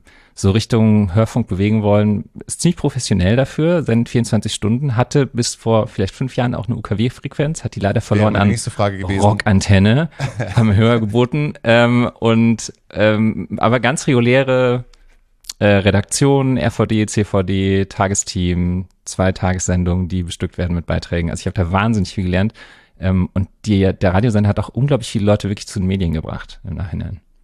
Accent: Munich, Bavaria, Germany; also born or lived in Freiburg / Berlin / Oslo; Genau, ich bin aufgewachsen in München und da auch

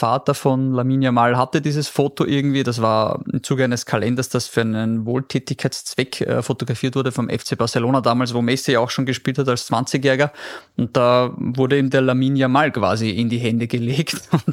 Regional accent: Austria; Es bleibt als Österreicher irgendwo dieses Wohlgefühl

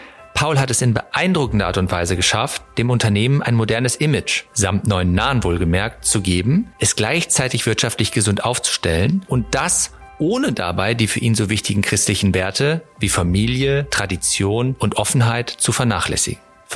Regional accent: Gummersbach, North Rhine-Westphalia, Germany; relativ nah an meiner alten Heimat, Gummersbach.

